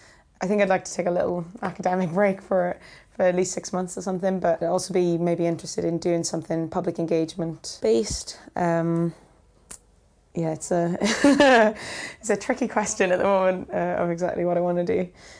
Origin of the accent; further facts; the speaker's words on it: Wales, United Kingdom; So being a science comedian and also being Welsh, both of those have helped me a lot.